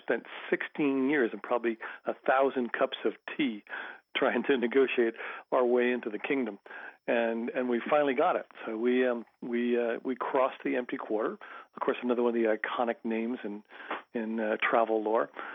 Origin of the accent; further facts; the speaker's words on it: Los Angeles, California, United States; "Oh, I'm from the United States." She goes, "Well, what state?" I said, "California." And she goes, "Well, where in California?" "Los Angeles." "Where in Los Angeles?" "Venice."